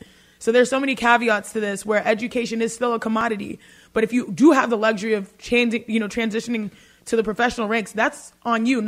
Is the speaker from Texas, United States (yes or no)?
yes; Houston, Texas, United States; I'm from the South, born and raised in Houston, Texas. How us in the South say athletes, not like athletes.